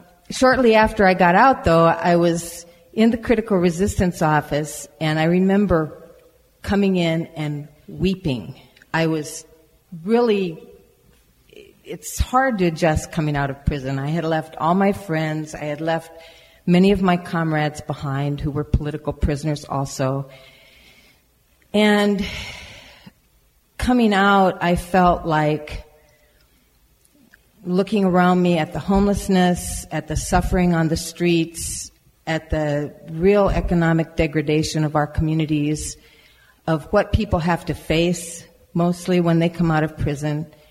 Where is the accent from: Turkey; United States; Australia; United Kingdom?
United States; Iowa; in my own education, growing up in Iowa, you know, many years ago, I'm pretty old now